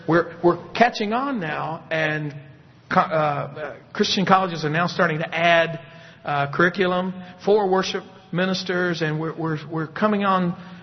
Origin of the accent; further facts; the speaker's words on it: Tennessee, United States; Now, when I grew up in West Tennessee, the congregation that I was a part of would bring